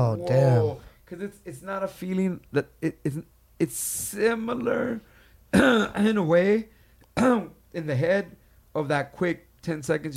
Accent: Los Angeles, California, United States; now in San Bernardino, United States; Yeah, I live in San Bernardino, But I grew up in the, you know, man, I grew up on La Brea, man.

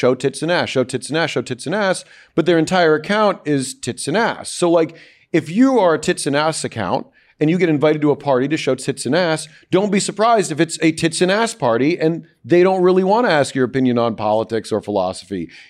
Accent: Florida, United States; also born or lived in Philadelphia; I was raised in Florida, but I spent so much time in Philly, I kind of stopped saying I was from Florida

